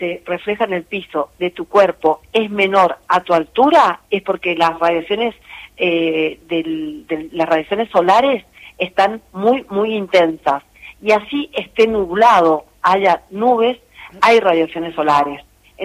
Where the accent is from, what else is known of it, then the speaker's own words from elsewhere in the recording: Corrientes, Argentina; Yo soy correntina, así que te puedo hablar de golpe de calor.